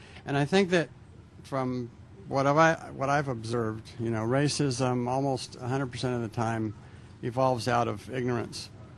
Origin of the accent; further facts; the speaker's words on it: Arizona, United States; I'm from Arizona.